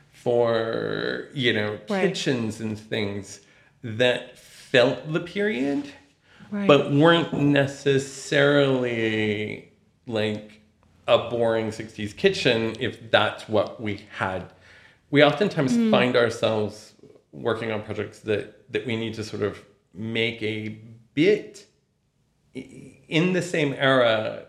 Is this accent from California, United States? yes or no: yes; Fresno, California, United States; So growing up in Fresno